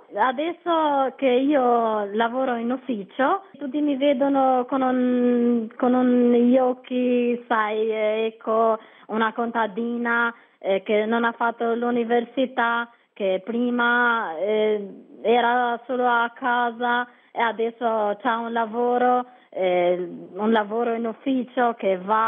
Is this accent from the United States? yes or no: no; Kelmend, Shkodër County, Albania; Italian is a second language; io da 2 anni lavoro in ufficio turistico in Tamara, sono da Kelmen.